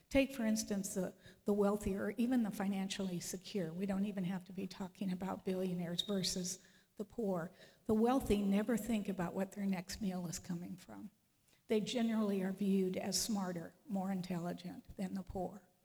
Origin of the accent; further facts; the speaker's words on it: United States; born there; I was born in America.